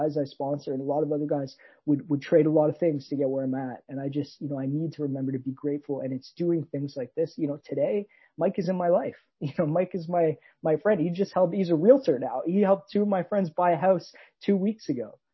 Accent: Canada; accent: Canadian; I hope, you know, my Canadian accent isn't coming out, you know, too hard here

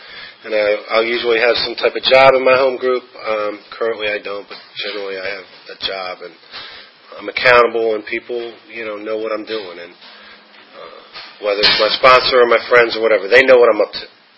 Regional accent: Washington, District of Columbia, United States; also born or lived in Texas; I wasn't born in Washington, D.C. area, though I was raised there. I was born in Texas. I'm rather proud of that fact, so I'm going to say it.

